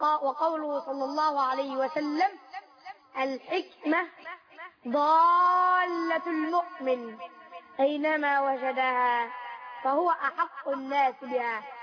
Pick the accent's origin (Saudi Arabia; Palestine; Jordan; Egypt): Egypt; وفي بلدنا مصر خاصة